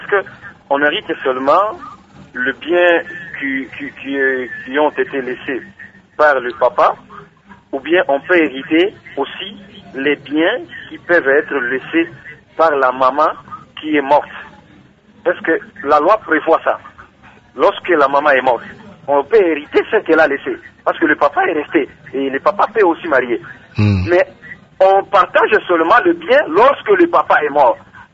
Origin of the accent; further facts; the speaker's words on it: Kindu, Maniema, DR Congo; chez nous au Maniema, à Kindu précisément, dans le chef-lieu de la province du Maniema.